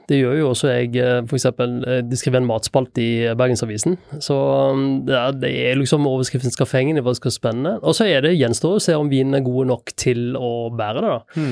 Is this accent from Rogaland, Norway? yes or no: yes; Sauda, Rogaland, Norway; Opprinnelig fra Sauda.